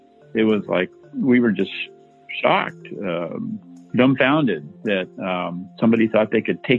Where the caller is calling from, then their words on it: Portland, Oregon, United States; I'm calling from Portland, Oregon. I'm 71 years old.